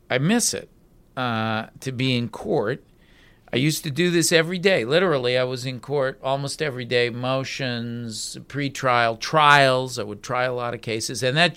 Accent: Los Angeles, California, United States; Nobody can ever believe I'm from L.A., Ben. They always think I'm from New York.

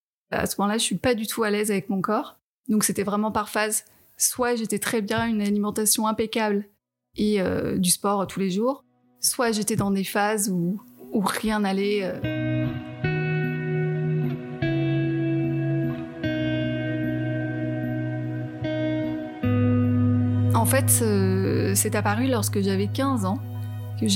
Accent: Nice, Provence-Alpes-Côte d'Azur, France; Alors moi, j'ai grandi à Nice, dans un environnement vraiment très famille.

